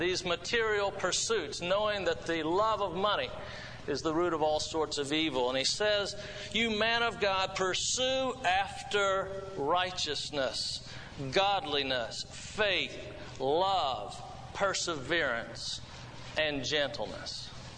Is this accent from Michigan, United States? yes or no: yes; Grand Rapids, Michigan, United States; born there; also born or lived in Jacksonville, Florida; They actually tell me, though, that I was born in Grand Rapids.